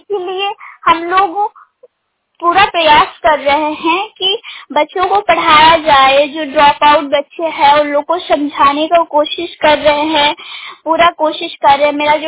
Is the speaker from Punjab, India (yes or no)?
no; Chiliyama, Jharkhand, India; मैं चिलियामा गांव से हूँ, प्रखंड निंदी, जिला सारेकला, हरसवा।